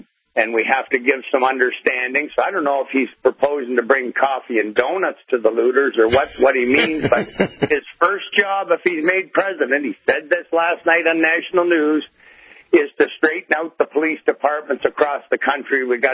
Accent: Hamilton, Ontario, Canada; now in Niagara, Canada; I was in Hamilton, a town, my hometown, an hour away from down here in Niagara.

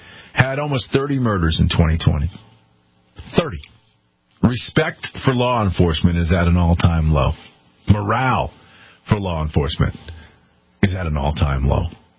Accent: Connecticut, United States; In my home state of Connecticut, right?

